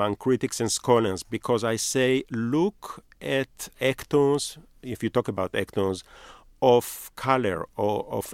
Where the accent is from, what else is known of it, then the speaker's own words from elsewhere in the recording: Israel; also born or lived in France; I grew up in Israel and I lived in France